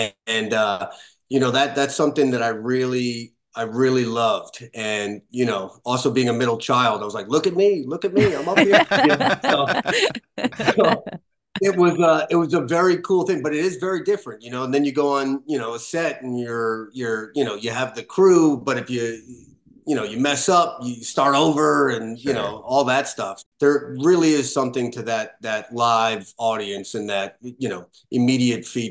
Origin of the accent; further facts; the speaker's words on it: New York City, New York, United States; also born or lived in Los Angeles; now in Austin, United States; I mean, I'm a New Yorker originally, so, and then I was in LA for 18 years.